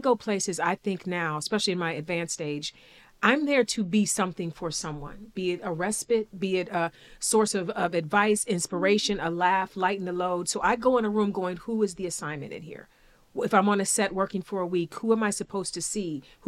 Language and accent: English; East Cleveland, Ohio, United States; I'm a kid from East Cleveland. I come from a single parent home.